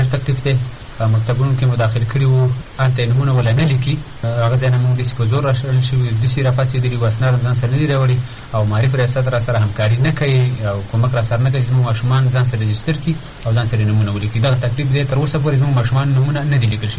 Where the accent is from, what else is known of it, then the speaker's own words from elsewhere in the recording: Afghanistan; now in Nangarhar, Afghanistan; مونږ په کنړ کښې نه اوسېږو مونږ دلته په دې ننګرهار کښې اوسېږو دا یو مشرقي دی دا یو افغانستان دی زه د افغانستان یم ما د افغانستان تذکره اخېستې ده